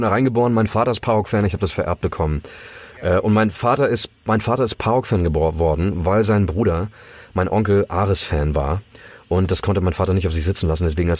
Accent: Germany; ich bin in Deutschland mit Nutella groß geworden

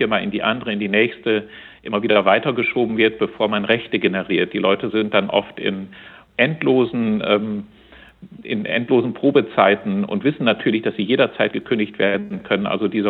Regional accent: Lower Saxony, Germany; born there; Ich komme gebürtig aus dem Oldenburger Münsterland

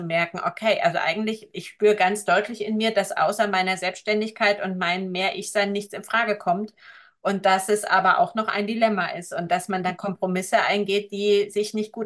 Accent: East Germany, Germany; Ich komme ja aus Ostdeutschland, da gab für mich keinen Gott, es gibt für mich keinen Glaube.

